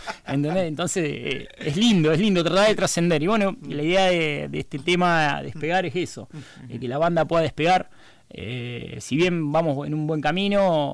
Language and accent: Spanish; Santa Fe, Argentina; Nosotros somos bien santafesinos. Estamos criados acá, somos todos muchachos ya grandes de acá, de Santa Fe.